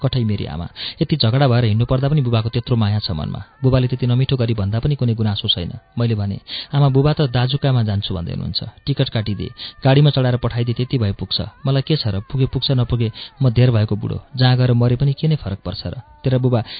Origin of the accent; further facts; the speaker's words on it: Budhabare, Koshi Province, Nepal; born there; 2024 साल वैशाख 4 गते जन्मेकी रहेछु म, झापा बुधबारे वडा नम्बर 6 होक्से मेरो जन्मथलो … कान्छी छोरी भएर जन्मेकी रहेछु।